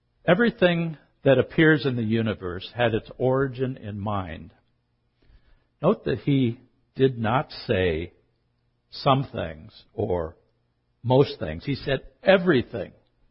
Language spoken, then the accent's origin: English; Seattle, Washington, United States; lying on my back at night on the lawn outside the home where I grew up in North Seattle.